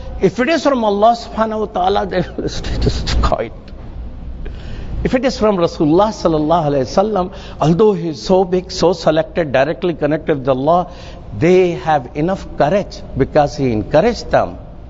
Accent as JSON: {"language": "English", "country": "Canada", "said": "Sometimes people ask you this question, are you Canadian first or a Muslim first? I tell them, take a break."}